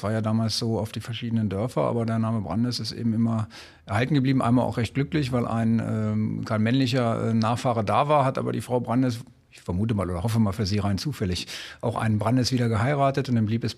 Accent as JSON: {"language": "German", "town": "Querum", "region": "Lower Saxony", "country": "Germany", "said": "Ich komme ja aus Querum, wir haben da so einen kleinen landwirtschaftlichen Hof und da sind meine Vorfahren schon nachweislich über 500 Jahre heimisch."}